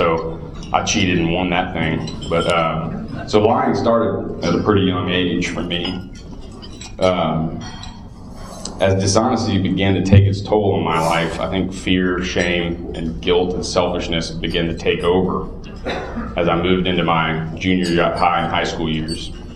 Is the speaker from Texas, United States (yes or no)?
no; Norcross, Georgia, United States; I grew up in Atlanta, Georgia, in a little suburb called Norcross.